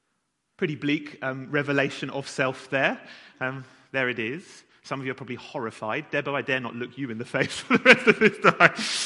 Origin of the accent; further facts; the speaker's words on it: England, United Kingdom; It's a genuine question I would like us to think about, but we are English, so please don't shout out the answer.